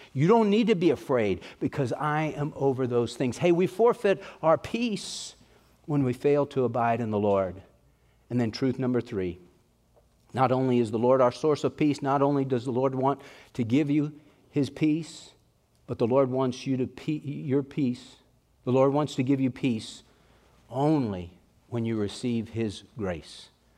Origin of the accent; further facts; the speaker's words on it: Texas, United States; But, you know, we're from East Texas. We can say y'all.